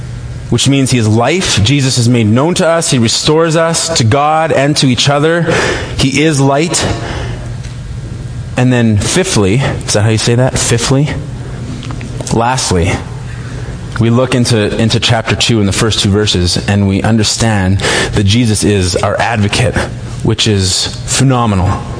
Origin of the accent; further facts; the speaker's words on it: Manitoba, Canada; we grew up in a traveling family. Growing up in Manitoba, I had a ton of, well, all of my mom's side was in Montana and Idaho